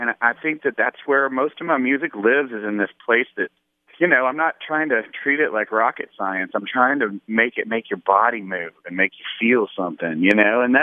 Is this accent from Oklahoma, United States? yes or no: no; Tennessee, United States; now in Atlanta, United States; I grew up in East Tennessee in the mountains of Appalachia, you know, way up from where … the only other person from my hometown.